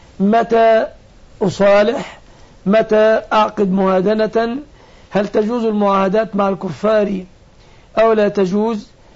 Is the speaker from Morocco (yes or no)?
no; Egypt; في بلدتنا مصر هذه الأيام